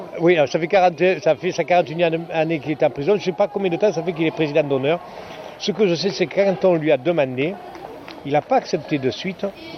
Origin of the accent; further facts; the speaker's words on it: France; nous, en tant que Français, de quoi on va se mêler?